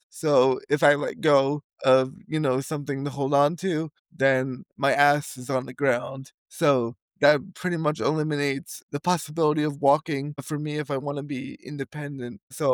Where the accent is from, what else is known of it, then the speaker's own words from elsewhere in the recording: New Jersey, United States; now in Tempe, United States; So I'm 27 years old, originally from New Jersey. Right now I live in Tempe, Arizona. I was born in New Jersey.